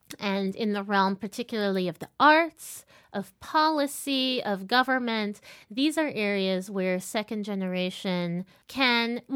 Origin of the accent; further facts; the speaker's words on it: New York, United States; also born or lived in Paris, France; I'm half Black and half Filipino. I grew up in New York and Paris.